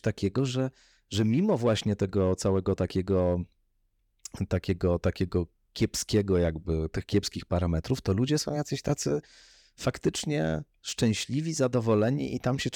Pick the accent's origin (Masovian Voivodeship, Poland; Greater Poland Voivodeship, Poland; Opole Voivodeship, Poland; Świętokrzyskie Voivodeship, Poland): Masovian Voivodeship, Poland; Warsaw; wychowywałem się na Chomiczówce